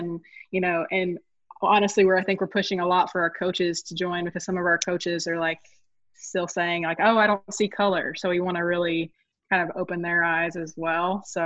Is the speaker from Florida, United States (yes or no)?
no; North Carolina, United States; I'm originally from the Cherokee Reservation in North Carolina. Grew up there. All my family's Cherokee